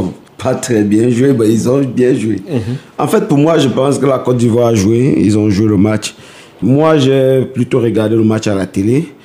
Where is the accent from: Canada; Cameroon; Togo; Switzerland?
Cameroon; Si le Cameroun, c'est vrai, je suis Camerounais